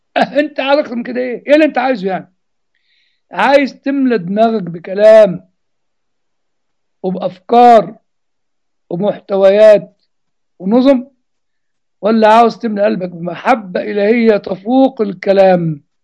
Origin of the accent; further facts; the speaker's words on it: Egypt; وأنا الحقيقة يعني اهتمامي بالآباء أكتر من البلاوي اللي عندنا في مصر اكتر يعني